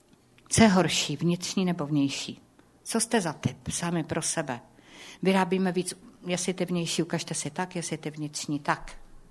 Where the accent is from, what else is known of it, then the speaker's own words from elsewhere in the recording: Zlín Region, Czechia; já jsem z Valašska, já jsem temperamentní